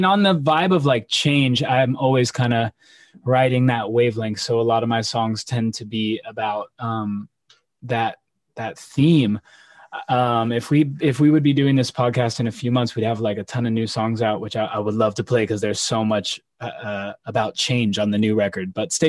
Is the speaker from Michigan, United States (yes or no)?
no; Las Vegas, Nevada, United States; It's just back in those days where I grew up in Las Vegas.